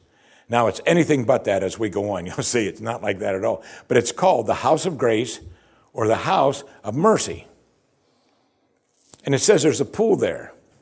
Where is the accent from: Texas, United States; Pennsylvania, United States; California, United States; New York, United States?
Pennsylvania, United States; When I was a child growing up in Pennsylvania, my parents had a coffee table Bible.